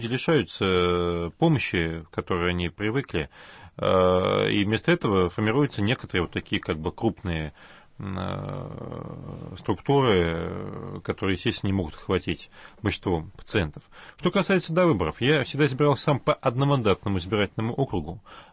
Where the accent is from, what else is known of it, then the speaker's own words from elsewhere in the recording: Astrakhan, Astrakhan Oblast, Russia; И поскольку я не москвич, а региональщик из Астрахани